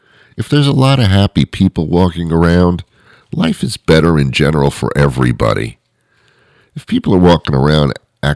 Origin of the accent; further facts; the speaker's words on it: New Jersey, United States; also born or lived in New York City; I was brought up in the New York area when I was a child, lived in New Jersey.